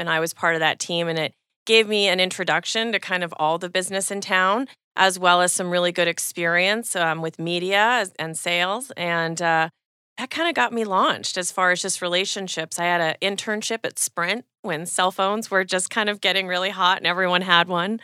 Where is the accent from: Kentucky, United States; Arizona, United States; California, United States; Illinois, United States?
Arizona, United States; Tucson; also born or lived in Las Vegas; I moved to Tucson from Nevada, from Las Vegas. And, you know, at that age, there was very much a different style, if you will, with what the kids were wearing in Vegas and what they were wearing in Tucson.